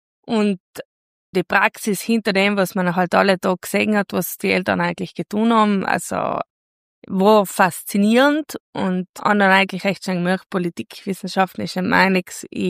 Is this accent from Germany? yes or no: no; Naturns, South Tyrol, Italy; ich komme aus Natur und aus dem Finchgau.